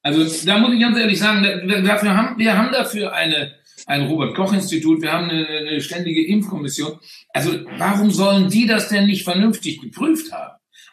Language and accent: German; Bonn, North Rhine-Westphalia, Germany; ich bin Bonner